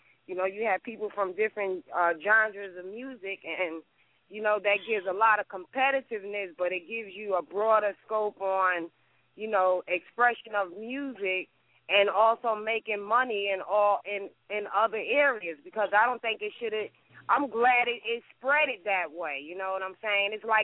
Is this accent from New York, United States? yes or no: yes; New York, United States; I'm from New York, and I did like a lot of New York artists and stuff.